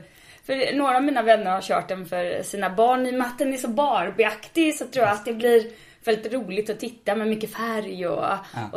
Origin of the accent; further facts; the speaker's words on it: Varberg, Halland County, Sweden; Ja, men jag kommer från Varberg, jag har gått skola där